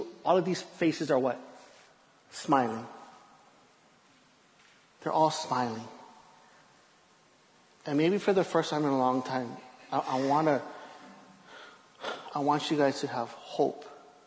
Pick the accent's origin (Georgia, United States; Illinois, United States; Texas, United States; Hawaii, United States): Hawaii, United States; When I came back from treatment, it was 2007, and I'm from Hawaii.